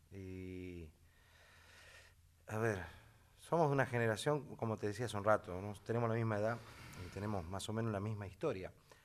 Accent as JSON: {"language": "Spanish", "town": "Avellaneda", "region": "Buenos Aires Province", "country": "Argentina", "tie": "born there", "said": "yo soy nacido acá en Buenos Aires, de Avellaneda"}